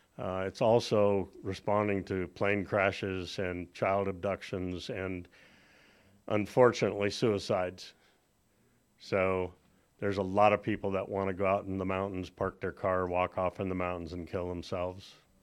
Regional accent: La Mesa, California, United States; I grew up in La Mesa. I was born in Grossmont Hospital. And I had a lot of friends in the area.

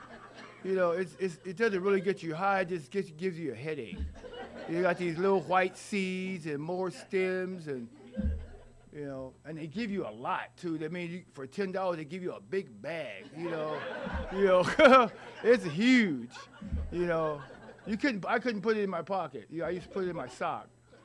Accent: Chula Vista, California, United States; also born or lived in San Diego; We moved from Southeast San Diego in 71 to Chula Vista.

